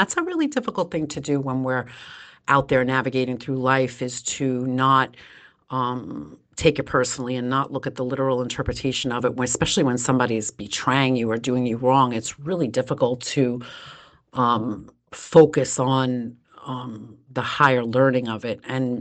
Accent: Brooklyn, New York, United States; now in Long Island, United States; Yes, I am from Long Island. Originally from Brooklyn, but I've been residing in Long Island for a very long time.

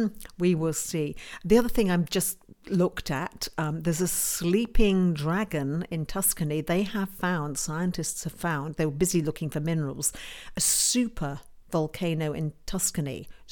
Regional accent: United Kingdom; I have to say, as a Brit, I've just done the standard British thing when you get wound up.

